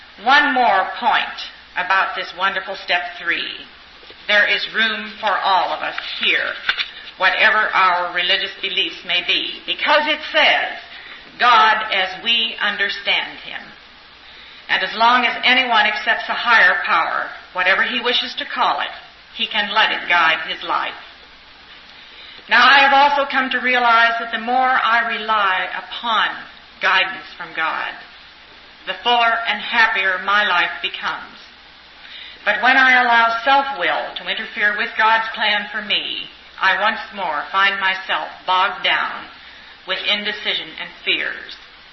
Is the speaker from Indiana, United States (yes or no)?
yes; Indiana, United States; Hi, everyone. … from Indiana.